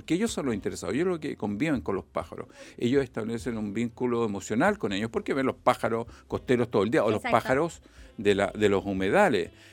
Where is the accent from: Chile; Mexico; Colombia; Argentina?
Chile; Santiago, Santiago Metropolitan; nosotros somos de Santiago, llegamos con mi familia, Sofía y mis dos hijos, Ama y León, acá. Hace 5 o 6 años